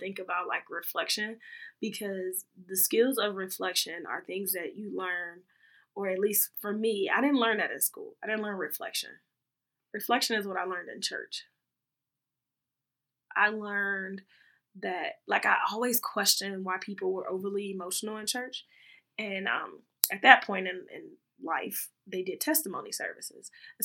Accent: London, United Kingdom; I'm from London

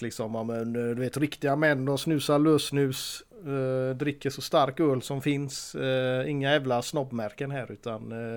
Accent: Gothenburg, Västra Götaland County, Sweden; Så där, nej, du är från Göteborg va? Så här, kände igen på min dialekt då liksom.

